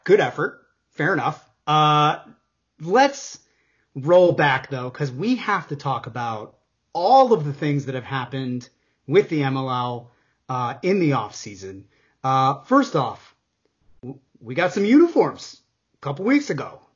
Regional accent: New Hampshire, United States; I'm from New Hampshire. I might as well be Canadian.

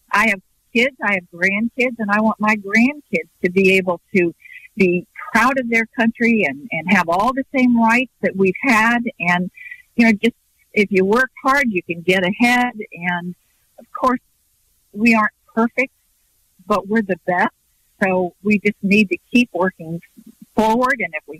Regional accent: West Virginia, United States; Love the South. So I'm from West Virginia.

